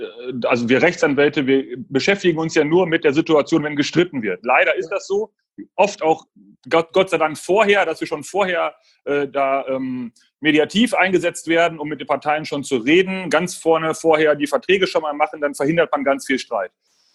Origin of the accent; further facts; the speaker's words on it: Münster, North Rhine-Westphalia, Germany; Ich komme aus Münster.